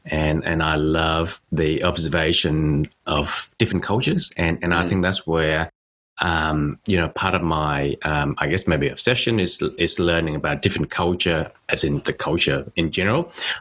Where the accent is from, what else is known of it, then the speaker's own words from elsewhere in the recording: South Australia, Australia; now in Sydney, Australia; We usually live in Sydney, but I grew up in South Australia, did all my undergrad there, and then move across and work in Melbourne